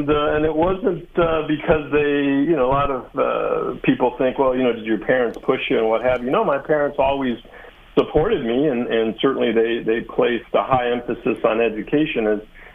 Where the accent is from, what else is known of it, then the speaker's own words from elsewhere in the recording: Crown Point, Indiana, United States; And The rest is history, growing up in Crown Point, Indiana.